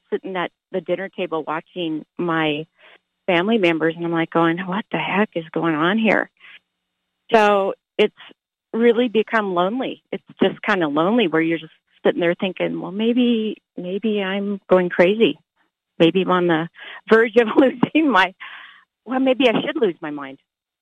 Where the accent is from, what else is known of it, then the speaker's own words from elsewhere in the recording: Montana, United States; I am from Montana.